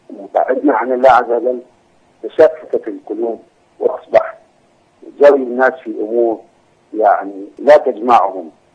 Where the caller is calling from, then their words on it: Bahrain; وانا متابع ليه من البحرين.